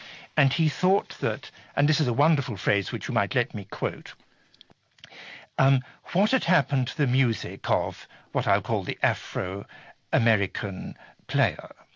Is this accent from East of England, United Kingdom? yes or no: no; Scotland, United Kingdom; I was brought up in Scotland, where what we have is bagpipes and Gaelic music.